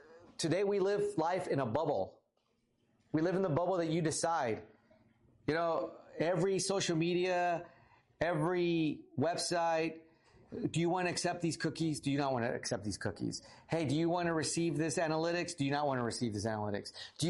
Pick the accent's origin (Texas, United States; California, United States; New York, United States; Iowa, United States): Texas, United States; I grew up in the Rio Grande Valley where it's like literally 20 degrees hotter than it is here. And there's like 20% more humidity all year round.